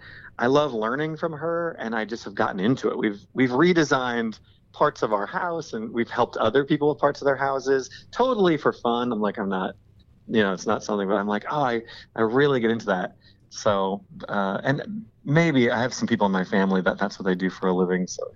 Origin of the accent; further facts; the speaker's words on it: Iowa, United States; the pork producers in Iowa, because I grew up in Iowa, and all these different people.